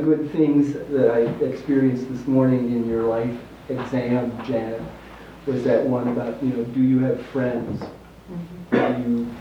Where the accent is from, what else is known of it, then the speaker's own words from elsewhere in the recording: Midwest, United States; I grew up in the Midwest, and most of my family is still back there. And I've been in the Northwest for about 15 years.